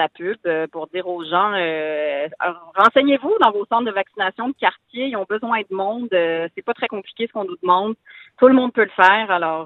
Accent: Montreal, Quebec, Canada; Je suis montréalaise jusqu'au bout des ongles.

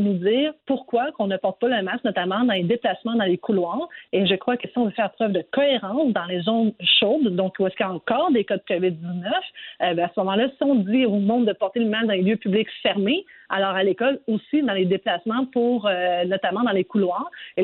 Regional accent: Quebec, Canada; mais même chez nous au Québec, le port du masque est rendu obligatoire

